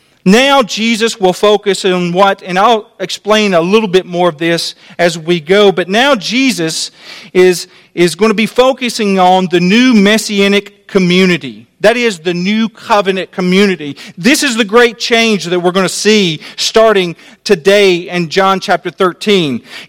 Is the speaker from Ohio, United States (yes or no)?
no; Alabama, United States; I'm from Alabama, a little slow.